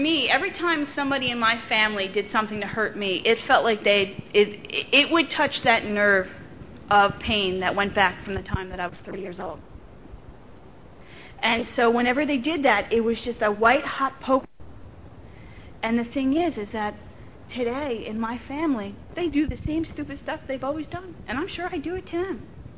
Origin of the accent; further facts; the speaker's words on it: Ireland; I'm Irish, man. I'm angry about everything.